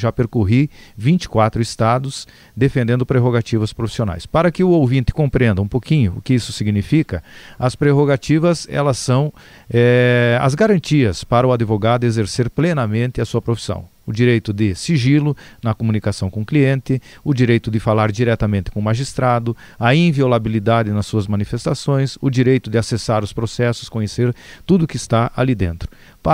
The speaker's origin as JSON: {"language": "Portuguese", "country": "Brazil", "said": "passada a eleição, todos nós somos brasileiros e temos que nos unir para buscar dias melhores"}